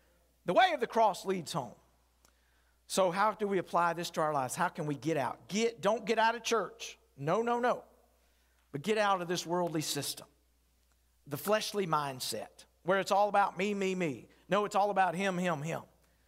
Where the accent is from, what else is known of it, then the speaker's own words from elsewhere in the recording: Murfreesboro, Tennessee, United States; I was raised in Murfreesboro, did some training in Pensacola, went to ministry in Dunn, Graham, Newport, and Roanoke.